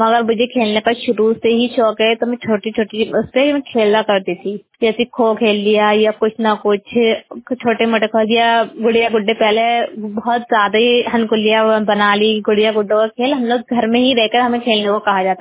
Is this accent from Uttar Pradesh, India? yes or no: yes; Bareilly, Uttar Pradesh, India; और मैं बरेली की रहने वाली हूँ, हज्जापुर में रहती हूँ।